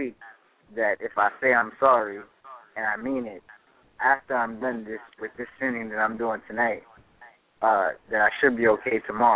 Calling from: Florida, United States; I'm actually calling from Florida right now.

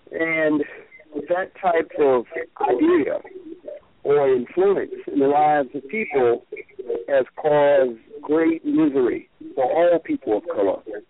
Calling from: Orlando, Florida, United States; in Orlando, Florida.

